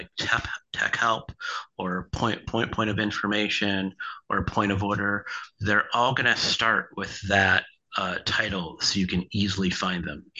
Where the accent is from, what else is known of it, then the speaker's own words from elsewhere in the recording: Maryland, United States; I'm your WSO IT manager, and I'm from Maryland.